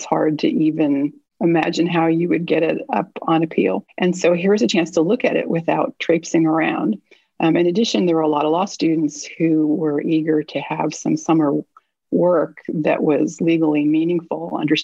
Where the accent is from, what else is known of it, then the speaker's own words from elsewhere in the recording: Connecticut, United States; So I grew up in Connecticut, been winding my way sort of southwest ever since